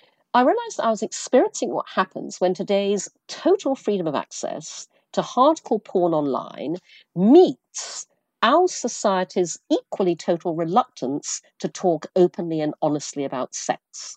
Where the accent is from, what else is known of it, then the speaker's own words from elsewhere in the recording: Brunei; Also, I grew up in Asia. I grew up in Brunei.